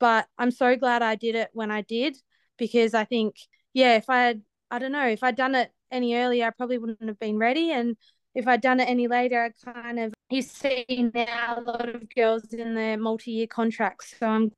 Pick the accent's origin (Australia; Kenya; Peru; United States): Australia; Tasmania; also born or lived in Brisbane; then we moved obviously back home to the farm in Tasmania. So definitely still call Tasmania home for myself.